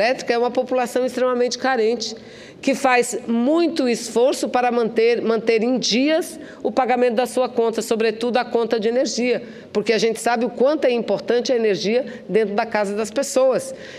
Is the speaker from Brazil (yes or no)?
yes; Amazonas, Brazil; extraído lá no meu estado do Amazonas.